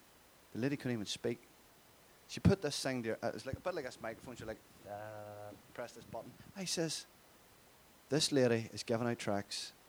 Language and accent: English; Northern Ireland, United Kingdom; Well, I'm from Northern Ireland, okay, so you speak a particular way.